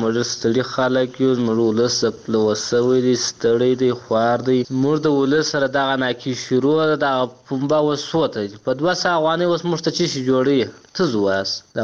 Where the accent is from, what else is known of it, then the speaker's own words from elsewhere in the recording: Helmand, Afghanistan; موږ د هلمند یو